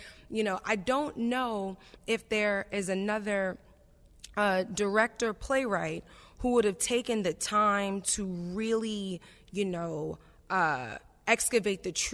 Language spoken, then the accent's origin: English; New York, United States; I'm from New York, and I was getting a lot of messages during the week of the curfew